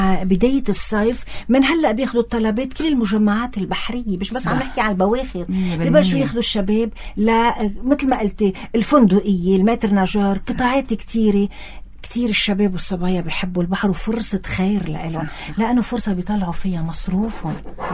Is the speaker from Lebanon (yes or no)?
yes; Lebanon; نحن كلبنانية